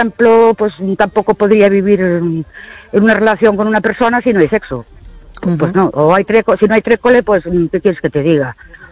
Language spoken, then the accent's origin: Spanish; Ourense, Galicia, Spain; de Ourense, hoy os llamo desde la Reserva Nativa Norteamericana de los Indios, Arapahoe.